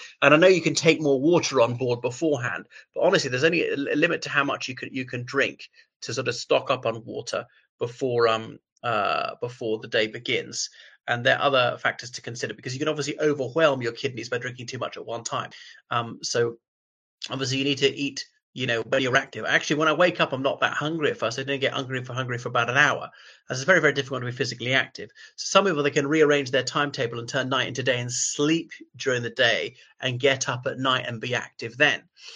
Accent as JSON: {"language": "English", "town": "Milan", "region": "Lombardy", "country": "Italy", "second_language": "English", "said": "from Milan."}